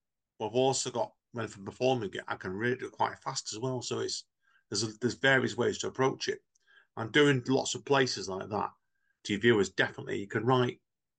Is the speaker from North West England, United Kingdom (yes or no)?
yes; Manchester, North West England, United Kingdom; where I'm from the Manchester area, I grew up near Manchester United, the football club.